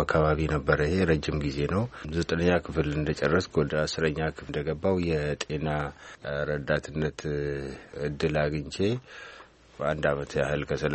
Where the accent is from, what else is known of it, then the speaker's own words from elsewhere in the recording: Boji Dirmeji, Oromia, Ethiopia; born there; አዎ፣ ትውልዴ ምዕራብ ወለጋ ቦጂ ድርመጅ የሚባል ወረዳ ውስጥ ነው እና የተማርኩት ግንቢ ከፍተኛ ሁለተኛ ደረጃ ትምህርት ቤት ነው። ከዛ በኋላ ባህር ዳር መምህራን ኮሌጅ ተምሬ ያለው፣ ከዛ አዲስ አበባ ዩኒቨርሲቲ ተምሬ ያለው።